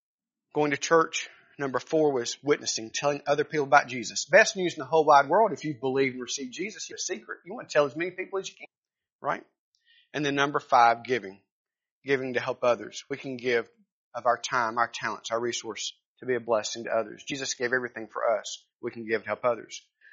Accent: Raleigh, North Carolina, United States; She was from Asheboro doing CEF as a summer teenage missionary, summer missionary, and I was from Raleigh.

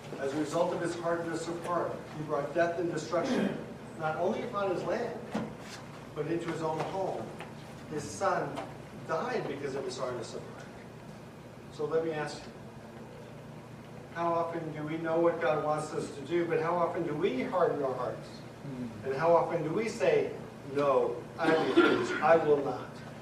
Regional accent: Long Island, New York, United States; So I grew up in Long Island, New York, in a conservative Jewish home.

